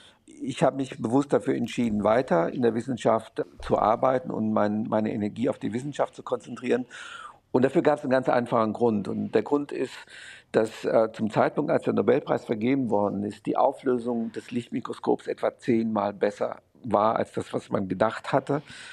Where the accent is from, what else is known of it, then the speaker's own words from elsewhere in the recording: Romania; first language German dialect; Und der war etwa, ich würde mal sagen, 7000 Einwohner groß. Und da bin ich aufgewachsen. Und bis zur zweiten Klasse habe ich auch kein Rumänisch gesprochen. Ich habe dann das Rumänische in der Schule gelernt.